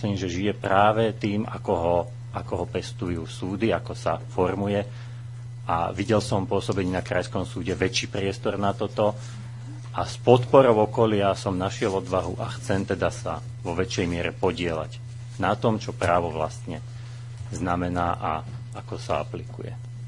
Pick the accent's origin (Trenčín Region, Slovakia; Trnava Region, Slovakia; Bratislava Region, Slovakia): Trenčín Region, Slovakia; Trenčín; pretože som z Trenčína, nemusel by som dochádzať